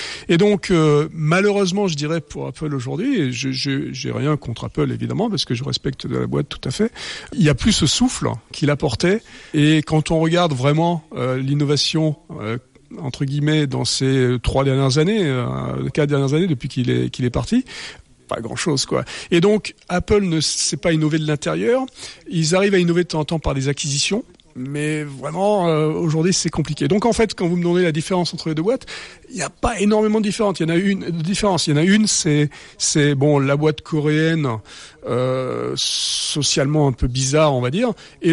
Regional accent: Toulouse, Occitanie, France; Je suis toulousain, ça n'a rien à voir

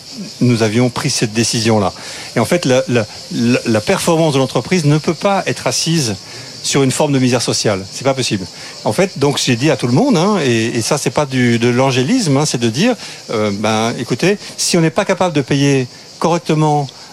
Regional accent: France; Moi, je suis français.

